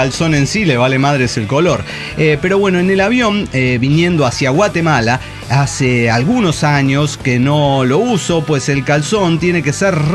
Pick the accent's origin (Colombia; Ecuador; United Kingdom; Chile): Ecuador; now in Mexico; Yo originalmente soy de Ecuador, por si no saben mi currículum vitae.